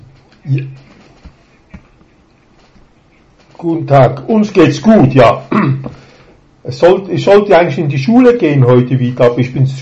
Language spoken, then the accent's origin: German; Basel, Basel-Stadt, Switzerland; Ja, wissen Sie, ich bin in Basel aufgewachsen, das ist genau an der deutschen Grenze.